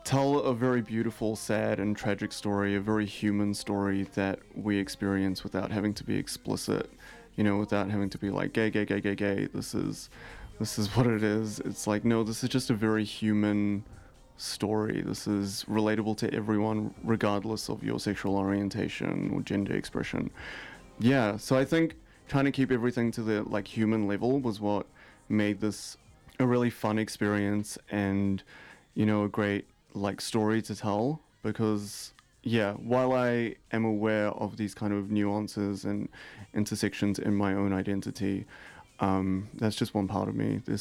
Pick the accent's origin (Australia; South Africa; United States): South Africa; now in Auckland, New Zealand; I'm originally from South Africa, so growing up in South Africa and here in Auckland, there were a lot of influences culturally